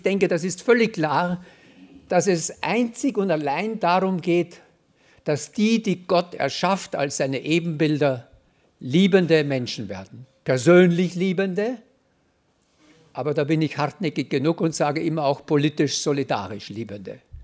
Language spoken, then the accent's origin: German; Austria; wo 100% dann bei uns in Österreich